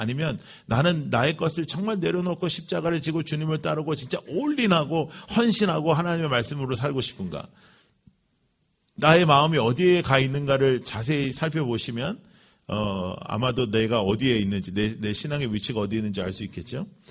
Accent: United States; 저는 이제 미국에서 컸잖아요.

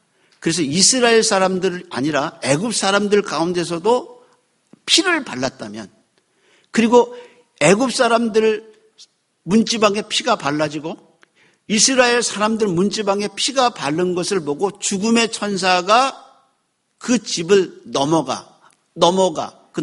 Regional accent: South Korea; 그냥 내가 선택한 거 아닌데 한국인으로 태어났고 눈동자 검고 머리 검어요. 그냥 한국인으로 태어났어요.

